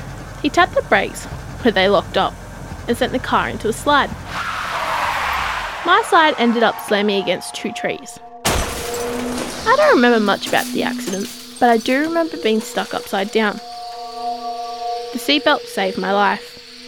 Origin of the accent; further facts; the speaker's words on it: Beaudesert, Queensland, Australia; This is my hometown, Bow Desert. It's an in-between place. Not quite city, not quite out bush. We've got lots of country charm and country roads.